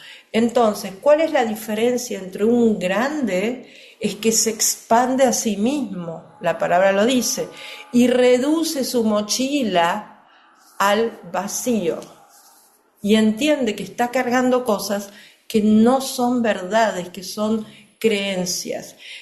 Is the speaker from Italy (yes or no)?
no; Argentina; now in United States; yo vivo en un país que yo rechazaba como Argentina, que es Estados Unidos. Cuando yo tenía 20 y pico de años, rechazaba a los Estados Unidos. Soy argentina